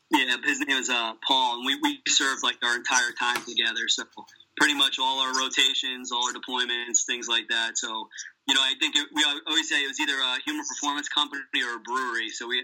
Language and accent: English; Nutley, New Jersey, United States; Okay, yeah, and I grew up in Nutley, New Jersey.